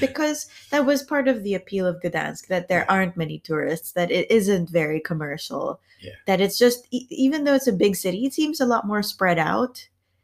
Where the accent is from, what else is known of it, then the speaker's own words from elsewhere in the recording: Philippines; I mean, yeah, like I grew up in the Philippines